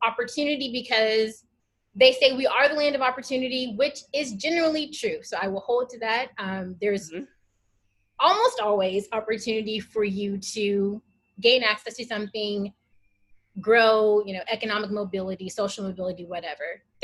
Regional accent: Alabama, United States; So I grew up in Alabama, which generally is like the South is very much black and white.

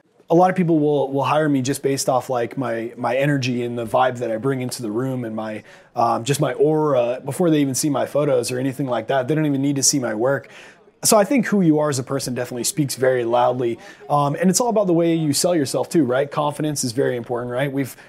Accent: Jacksonville, Florida, United States; So my next goal was I want to shoot my hometown football team, the Jacksonville Jaguars.

